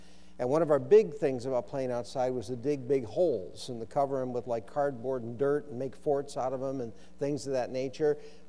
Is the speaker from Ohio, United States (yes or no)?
yes; Eastlake, Ohio, United States; being a young boy growing up in Eastlake, Ohio. And in Eastlake, Ohio, we lived a mile off Lake Erie.